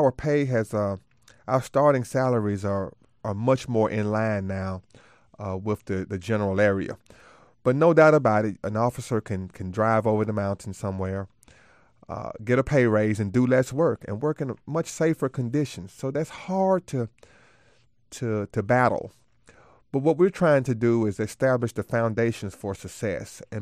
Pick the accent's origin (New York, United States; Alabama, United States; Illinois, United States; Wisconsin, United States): Alabama, United States; Birmingham; so it's like coming home after growing up in Birmingham.